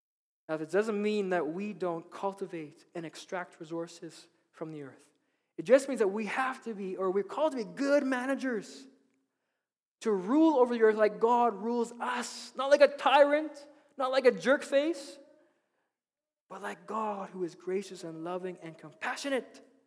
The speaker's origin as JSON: {"language": "English", "country": "Philippines", "said": "Okay, I'm Filipino"}